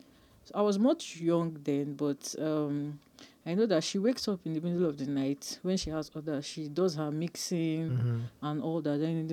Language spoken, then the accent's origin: English; Nigeria; also born or lived in Ghana; I was actually born in Ghana. Mm-hmm. Well, I think my parents came to Nigeria when I was younger. So mm-hmm. my birth certificate was actually done in Nigeria, Maiduguri to be precise.